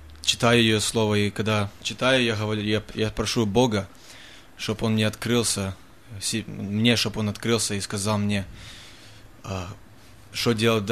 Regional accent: Spokane, Washington, United States; now in Sacramento, United States; Я из города Спокена, там приехал сюда, Сакраменто

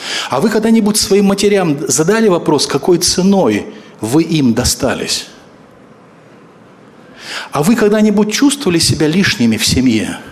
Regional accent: Leningrad, Saint Petersburg, Russia; born there; моя семья, родители жили в Кишиневе, но я родился в Ленинграде.

